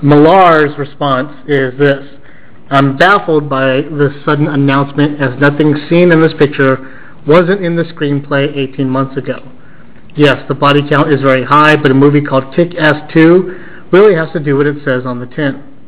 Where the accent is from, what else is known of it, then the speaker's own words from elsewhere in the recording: Scotland, United Kingdom; I am horrified by the real-life violence, even though I'm Scottish